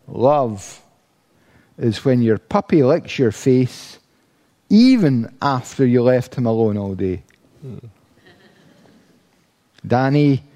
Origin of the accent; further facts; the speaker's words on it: Paisley, Scotland, United Kingdom; Now, where I was raised in Paisley, that might not be a big problem.